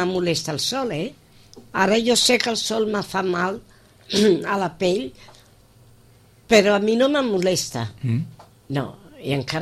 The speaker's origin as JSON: {"language": "Catalan", "town": "Sitges", "region": "Catalonia", "country": "Spain", "tie": "born or raised there", "said": "Sí, sí, perquè com que jo sóc filla de Sitges, com tothom ho sap."}